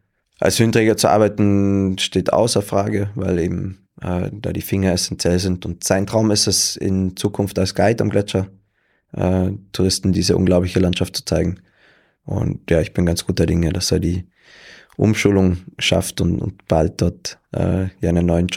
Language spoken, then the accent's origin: German; Tyrol, Austria; also born or lived in Munich; Aber ganz, ganz oft umgezogen in meinem Leben, gemeinsam mit meinen Eltern. Und bin in Tirol aufgewachsen und Tirol. Wenn du mich fragst, was meine Heimat ist, dann ist es Tirol. Und da der Bezirk Reutte, wo ich auch ja jetzt immer noch lebe